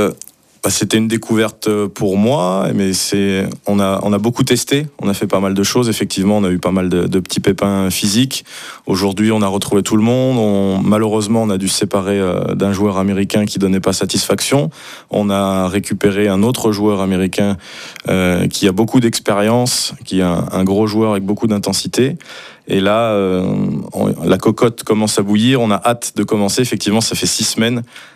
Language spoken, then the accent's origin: French; Centre, France; Je suis gaulois, j'ai 35 ans et je suis originaire du centre de la France. J'ai fait mes classes à Châteauroux, après je suis parti dans le Jura français, à Saint-Claude, pendant 6 ans.